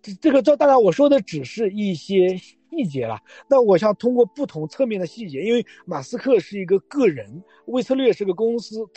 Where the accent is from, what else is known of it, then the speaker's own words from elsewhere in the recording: China; 就是我们中国人想买那个美股的指数